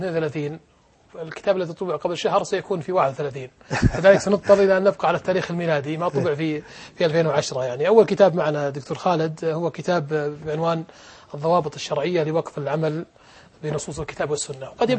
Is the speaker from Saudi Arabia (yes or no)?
yes; Saudi Arabia; عندنا في السعودية